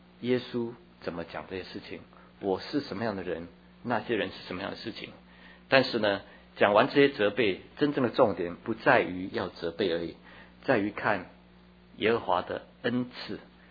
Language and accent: Chinese; Taiwan; 我在小时候在台湾乡下长大，小地方菜市场卖菜